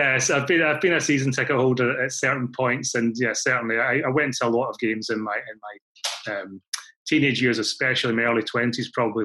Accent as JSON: {"language": "English", "town": "Glasgow", "region": "Scotland", "country": "United Kingdom", "said": "I'm from Glasgow"}